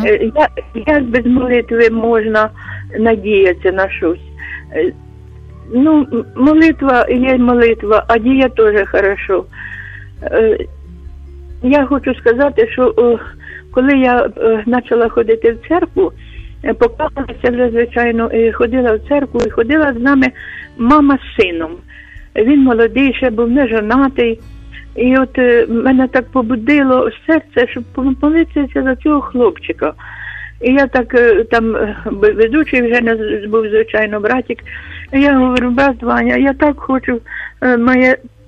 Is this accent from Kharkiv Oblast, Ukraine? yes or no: no; Kyiv, Ukraine; Я з Києва.